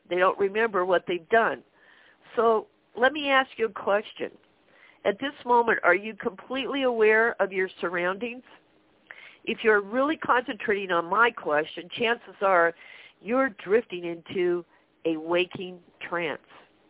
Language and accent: English; Denver, Colorado, United States; I'm broadcasting from Colorado. I've lived here a long time, and I was actually born in Denver.